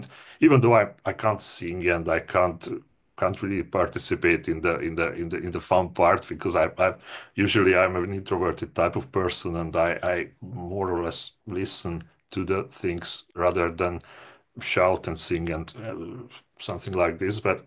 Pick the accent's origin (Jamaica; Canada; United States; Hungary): Hungary; now in Budapest, Hungary; Yeah, I'm from Hungary. I was born in the countryside, but then because of my job, I moved to Budapest.